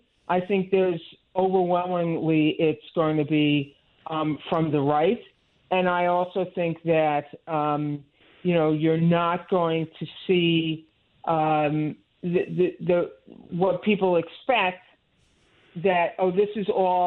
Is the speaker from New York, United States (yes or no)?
yes; New York, United States; I grew up on Long Island. The South Shore was a hotbed for the Klan.